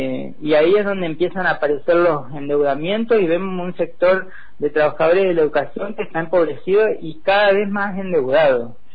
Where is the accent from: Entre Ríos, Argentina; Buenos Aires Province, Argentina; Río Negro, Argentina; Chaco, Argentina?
Río Negro, Argentina; Cinco Saltos; Yo vengo de Cinco Saltos, de nuestra seccional Cinco Saltos y Zona Intermedia